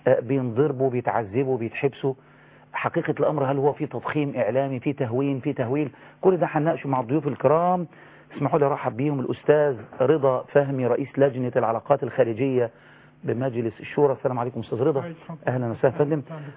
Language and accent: Arabic; Libya; now in Egypt; بيسموا الفلول عندنا في ليبيا بيسموهم طحالب